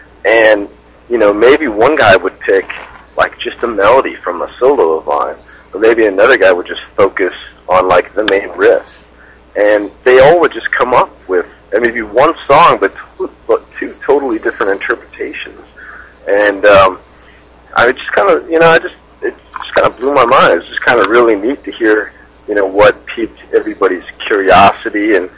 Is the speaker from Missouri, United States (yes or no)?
yes; St. Louis, Missouri, United States; I'm from St. Louis, Missouri. I've been playing pretty much my whole life